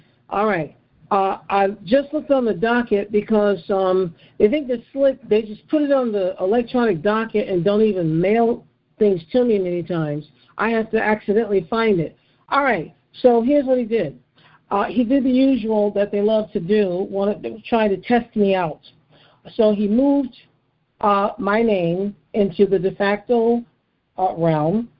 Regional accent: Florida, United States; Also, I've contacted Hillsborough County and Dade, because I'm from Florida

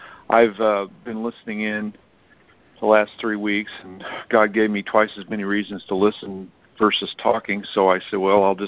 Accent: Missouri, United States; Now, I was an orphan, and I grew up in southern Missouri. I grew up in the Bible Belt, actually the belt buckle of the Bible Belt

